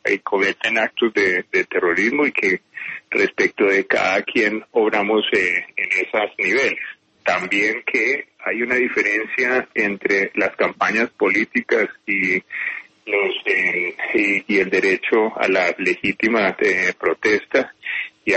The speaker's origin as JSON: {"language": "Spanish", "country": "Colombia", "said": "como colombiano"}